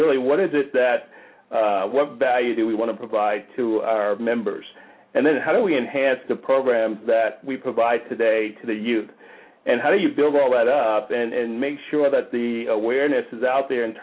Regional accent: Paterson, New Jersey, United States; moved away as an adult; now in Atlanta, United States; I'm from Jersey. I grew up in Paterson, New Jersey.

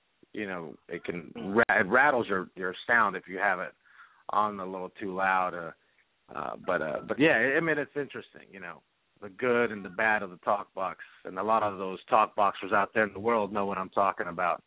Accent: Los Angeles, California, United States; I was born up in Northern California, but raised down here in Southern California, in Los Angeles.

